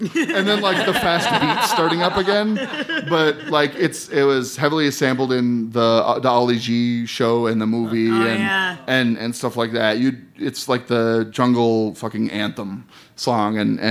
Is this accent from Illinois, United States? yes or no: no; Minneapolis, Minnesota, United States; I feel a lot of pride as, like, I grew up in Whittier. In South Minneapolis